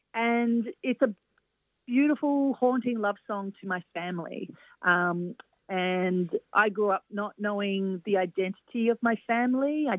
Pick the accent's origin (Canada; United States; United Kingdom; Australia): Australia; Mount Druitt, New South Wales; we grew up in Mount Druitt in Western Sydney. My mum's a migrant